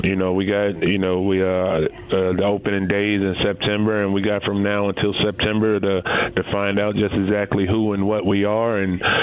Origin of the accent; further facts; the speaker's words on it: Arizona, United States; and that's the Arizona Cardinals, and that was to come home and play for my hometown team.